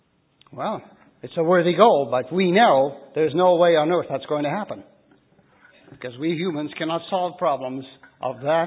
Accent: Victoria, British Columbia, Canada; I said, "I'm from British Columbia." It's only 250,000 some odd square miles in size.

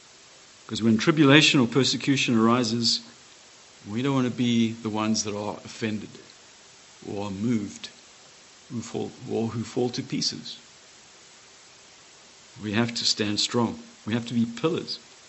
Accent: Zimbabwe; It happened in my home country, in Rhodesia, which became Zimbabwe, and destroyed itself completely.

